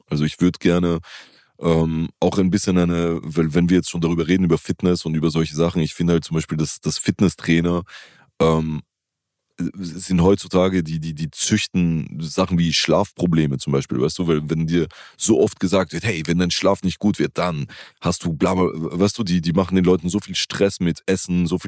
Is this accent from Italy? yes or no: yes; Italy; das ist irgendwo ein Teil unserer Kultur